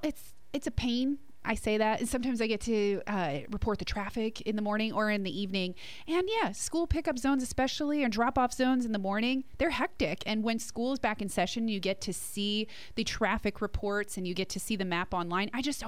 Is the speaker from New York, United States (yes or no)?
no; New Jersey, United States; Hey, Sean, I am from New Jersey. So I grew up literally sitting in traffic, went to a private school.